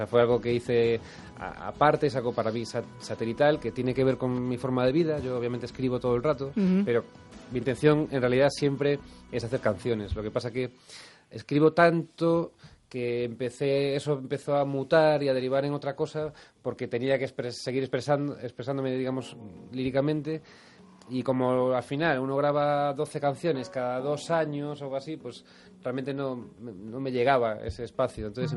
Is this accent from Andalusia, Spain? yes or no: no; Galicia, Spain; yo como buen gallego entré por el puente de los franceses.